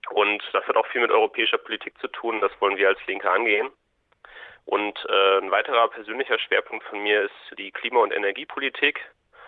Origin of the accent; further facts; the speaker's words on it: Bielefeld, North Rhine-Westphalia, Germany; Ich bin in Bielefeld geboren, aufgewachsen, habe am Oberstufenkolleg mein Abitur gemacht